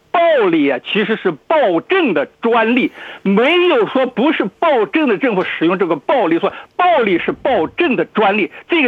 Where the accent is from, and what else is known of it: China